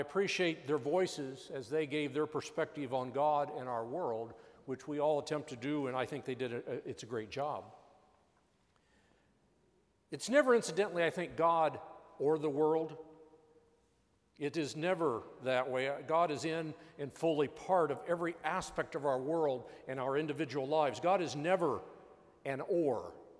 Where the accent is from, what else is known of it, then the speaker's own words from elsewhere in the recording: Rossville, United States; it's interesting that there are two people here from my hometown of Rossville